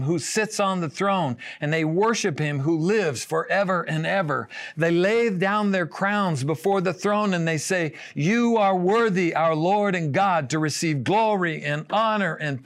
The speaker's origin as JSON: {"language": "English", "town": "Hanford", "region": "California", "country": "United States", "said": "I'm from Hanford, so they rushed him to the Hanford Hospital."}